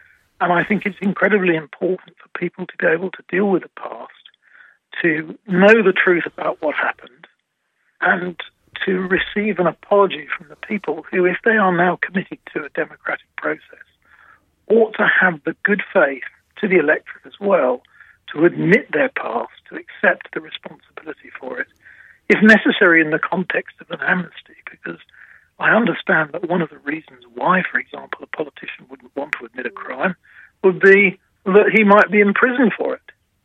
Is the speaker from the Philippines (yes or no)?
no; Windsor, South East England, United Kingdom; Well, I was born in Windsor. It's my hometown.